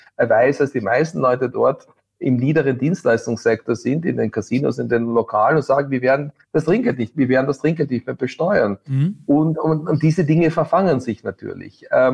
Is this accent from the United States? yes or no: yes; United States; German is a second language; ich bin ja selber Amerikaner, wähle in den USA und wähle in einem Swing State